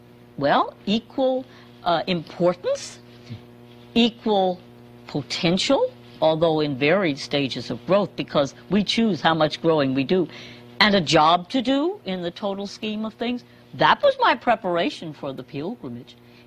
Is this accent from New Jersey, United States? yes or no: yes; New Jersey, United States; born there; Well, I was born in the state of New Jersey, but of course I have no home now. Wherever I am is my home. Right now it's Mississippi